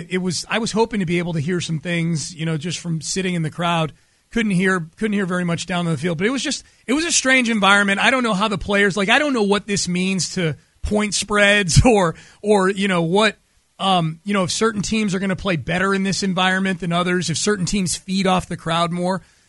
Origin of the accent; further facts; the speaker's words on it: Connecticut, United States; I grew up in Connecticut.